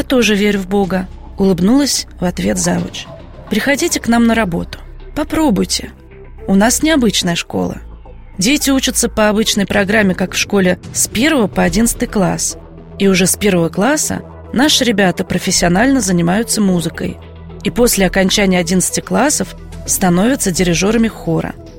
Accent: Moscow, Russia; я родилась и выросла в Москве.

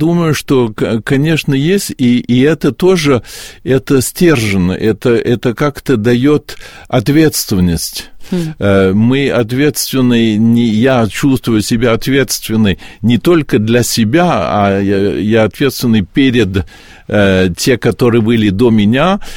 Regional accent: Paris, Île-de-France, France; Я родился и жил в Париже

